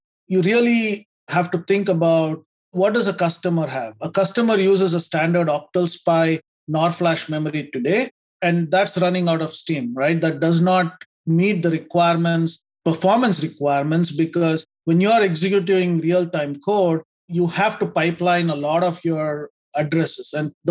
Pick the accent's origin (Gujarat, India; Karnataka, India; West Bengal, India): Karnataka, India; I grew up in India in a small town outside of Bangalore. It's a village town